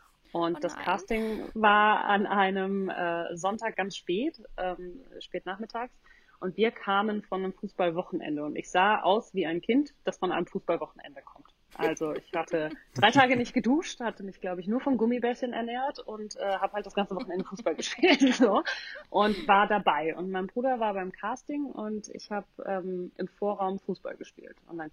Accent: North Rhine-Westphalia, Germany; Ich komme aus der Nähe von Köln, also ich war weg von zu Hause.

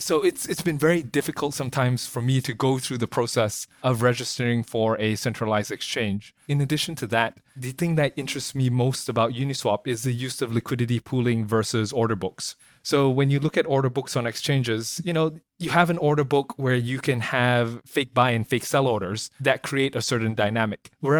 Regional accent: United Kingdom; born there; also born or lived in United States; I'm actually born in the UK. A lot of people can't tell that about me from my accent, but I was actually educated in the US. So I spent quite a bit of time in the US.

